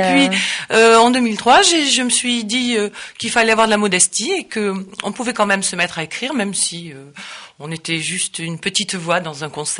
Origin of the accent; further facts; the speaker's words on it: Antibes, Provence-Alpes-Côte d'Azur, France; born there; now in Toulouse, France; Tout à fait, je suis née à Antibes, oui.